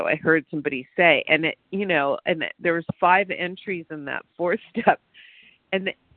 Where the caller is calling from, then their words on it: California, United States; I'm calling from Southern California.